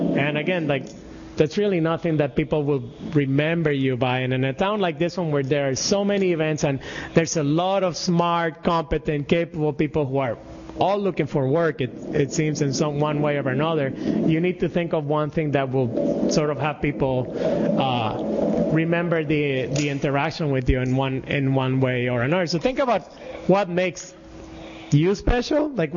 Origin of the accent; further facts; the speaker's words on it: Puerto Rico; moved away as an adult; when I moved here from Puerto Rico is a U.S. territory, but in many ways it's very different, and this is one of the ways in some way, and that we are Latino and that we're very personal.